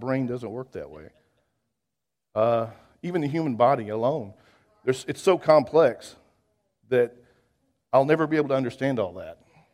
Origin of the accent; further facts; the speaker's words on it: Texas, United States; And for some reason, being a Texan, we like that kind of victory.